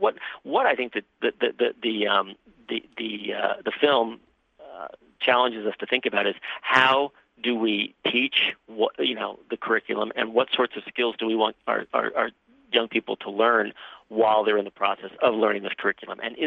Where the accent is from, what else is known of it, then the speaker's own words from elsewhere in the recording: New York, United States; now in Australia; you probably talk about my accent. I'm actually originally from over there, from New York, but I've been in Australia for a better part of a couple of decades.